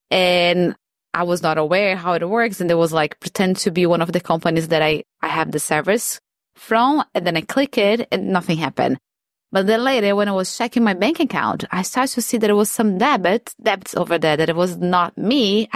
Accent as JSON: {"language": "English", "country": "Brazil", "second_language": "English", "moved": "as an adult", "lives_now": "Australia", "said": "Yes, I'm from the SBS Portuguese team and I'm from Brazil. So, and I am a journalist here at SBS, but I came to Australia in 2022 to do the master's at Monash"}